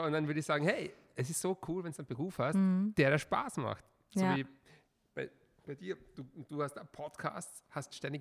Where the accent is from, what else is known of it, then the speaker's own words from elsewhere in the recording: Austria; ist ich sage jetzt mal Nietzsche, Bruce, also diese Wiener Aktionisten bei uns in Österreich.